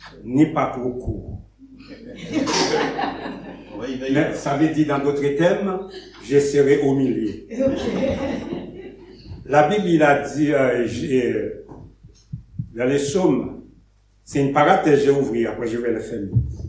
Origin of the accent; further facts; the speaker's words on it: Haiti; now in France; J'ai quitté Haïti. Je suis rentré en France en 88.